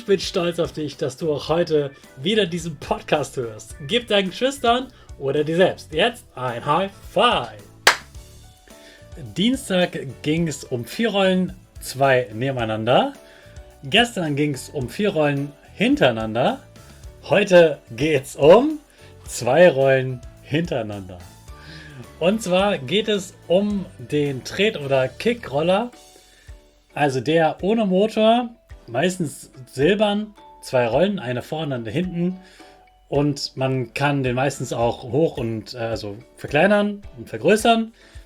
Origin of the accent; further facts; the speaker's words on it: Hannover, Lower Saxony, Germany; war für mich so etwas ganz, ganz Großes in meiner Jugend, dass eine ganz große Weltausstellung in meiner Heimatstadt Hannover war.